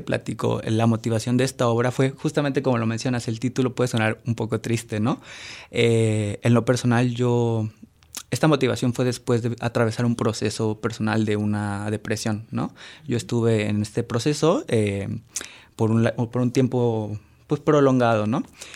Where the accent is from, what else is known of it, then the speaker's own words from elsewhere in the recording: Celaya, Guanajuato, Mexico; now in Guadalajara, Mexico; bueno, yo soy originario de Celaya, Guanajuato, pero ya llevo aquí en Guadalajara viviendo más o menos 7 años.